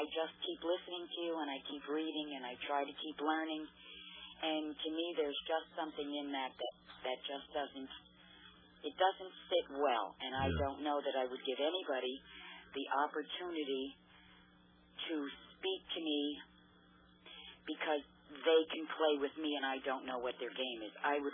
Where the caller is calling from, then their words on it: New Jersey, United States; Hi, Mr. Cooper. … from New Jersey.